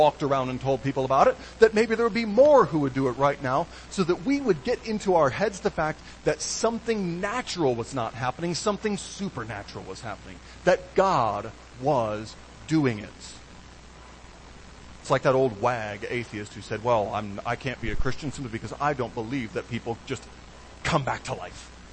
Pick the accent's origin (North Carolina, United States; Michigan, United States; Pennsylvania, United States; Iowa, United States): Michigan, United States; I was a child growing up in Michigan, we had a special project where we would raise monarch butterflies.